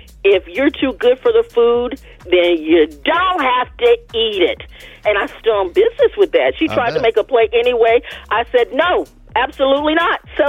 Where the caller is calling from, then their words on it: Reynoldstown, Georgia, United States; from Reynoldstown.